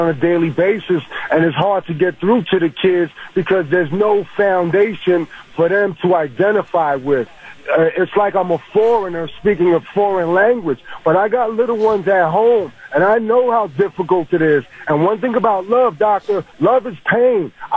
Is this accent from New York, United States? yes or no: yes; New York, United States; now in Trenton, United States; Well, I grew up in New York. Right now I'm in New Jersey and I'm in Trenton.